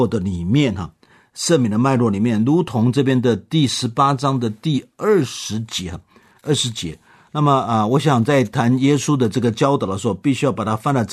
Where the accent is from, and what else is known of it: China